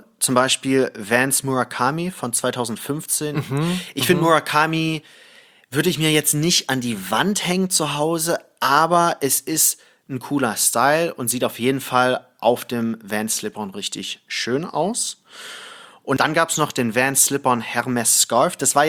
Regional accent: Thailand; now in Germany; Ich bin ja in Thailand englischsprachig aufgewachsen, habe halt auch alle Filme auf Englisch gesehen

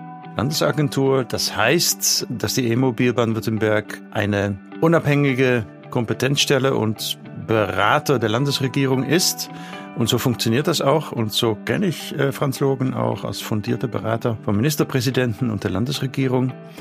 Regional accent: Zeeland, Netherlands; German is a second language; als Niederländer bin ich einfach nicht groß geworden im Karneval. Zumal ich ja aus dem pietistischen Seeland komme und da ist Karneval nun wirklich nicht vorgesehen.

